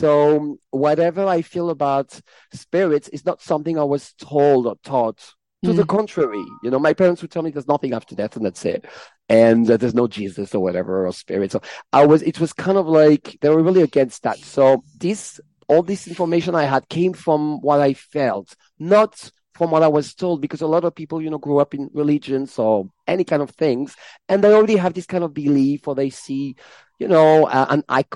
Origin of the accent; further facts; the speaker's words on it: Paris, Île-de-France, France; also born or lived in Strasbourg; So I was born in Strasbourg in the east of France, and then I moved to Paris. So some of it was in Strasbourg, then a lot of it was in Paris.